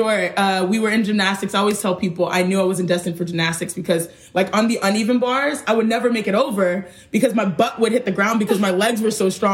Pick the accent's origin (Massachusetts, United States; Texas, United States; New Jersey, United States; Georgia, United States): Texas, United States; Houston; So for us, obviously we're Nigerian American, born and raised in Houston, Texas, but you know, our blood is 100% Nigerian.